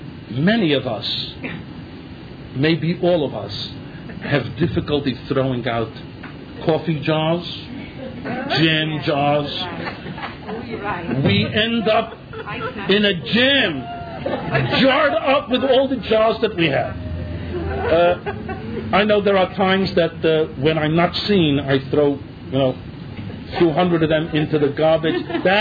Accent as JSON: {"language": "English", "country": "United States", "lives_now": "Israel", "said": "But my accent, he knew that I was an Americaner, so obviously I didn't know that what you buy in Eretz Yisrael was made in Eretz Yisrael."}